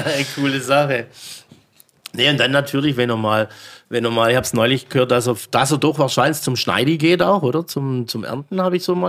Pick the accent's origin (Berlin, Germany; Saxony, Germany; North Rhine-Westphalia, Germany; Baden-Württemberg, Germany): Baden-Württemberg, Germany; Aus Württemberg, ah, wo ist Württemberg? Und dann sagst du, ja, Stuttgart in der Nähe